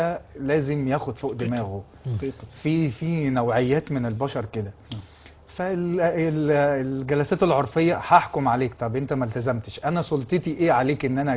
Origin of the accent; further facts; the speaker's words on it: Egypt; هو معروف في القضاء الجنائي عندنا في مصر في القانون المصري